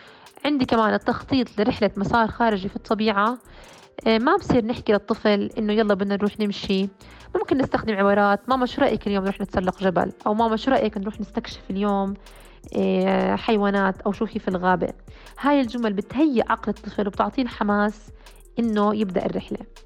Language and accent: Arabic; Jordan; بالنسبة لأحلامي لا خصوصا بلدي الأردن